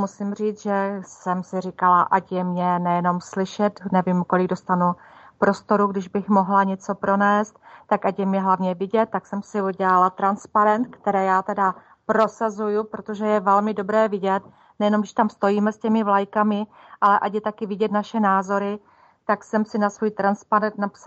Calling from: Ostrava, Moravian-Silesian Region, Czechia; zdravím ze Severní Moravy. Já teda chci něco říct k tomu, co se událo u nás v Ostravě

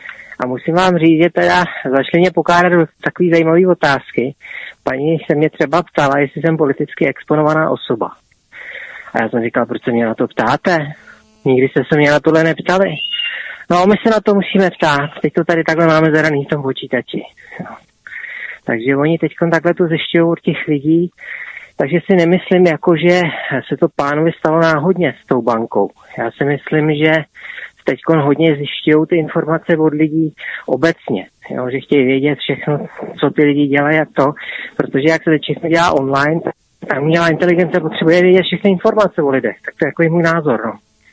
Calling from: Prague, Czechia; z Prahy a jenom k tomu předchozímu tématu, k té hodince předchozí.

